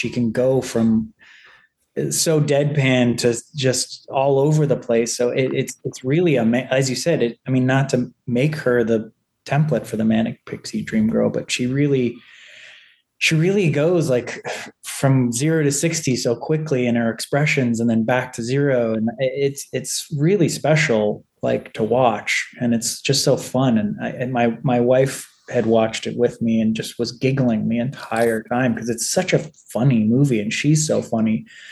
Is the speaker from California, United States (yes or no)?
no; New York City, New York, United States; I grew up in New York City, and it really just gives me this nostalgic throwback to the city that I grew up in.